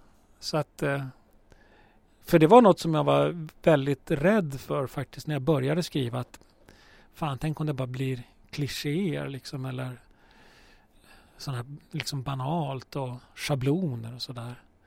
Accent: Luleå, Norrbotten County, Sweden; also born or lived in Arvidsjaur; bodde i Luleå fram till jag var 27, tror jag. Det är ändå en ganska stor del av ens liv. Alltså det, jag är född i Arvidsjaur, men familjen flyttade från Arvidsjaur när jag var 2. Så Luleå är ju liksom min barndom och min ungdom

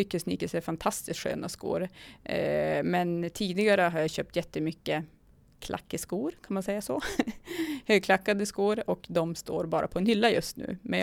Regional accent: Arvidsjaur, Norrbotten County, Sweden; Jag är uppväxt i Arvidsjaur som... du nämnde. Och mina föräldrar flyttade dit i samband med att det skapades arbetstillfällen då ett regemente byggdes där sent på 70-talet.

